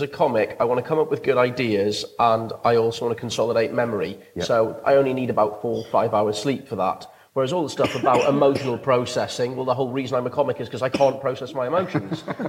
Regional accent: North East England, United Kingdom; Well, I'm a Geordie, so I'm already temperature tolerant.

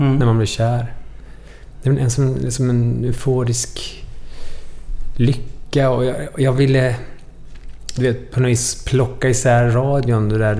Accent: Molkom, Värmland, Sweden; also born or lived in Örebro; I Molkom växte jag upp. Men jag föddes i Örebro och bodde ett tag i England innan dess. Min pappa är engelsman.

